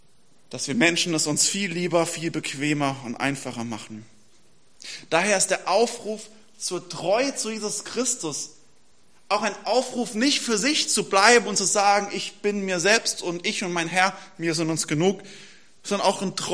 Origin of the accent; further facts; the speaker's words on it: Saarland, Germany; und ich habe noch im Saarland gelebt, wo ich herkomme.